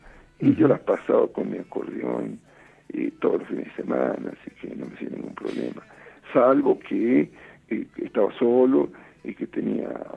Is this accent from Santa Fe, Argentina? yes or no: no; Humahuaca, Jujuy, Argentina; la quebrada de Mahuaca, de donde soy, de donde le llamo a todos ustedes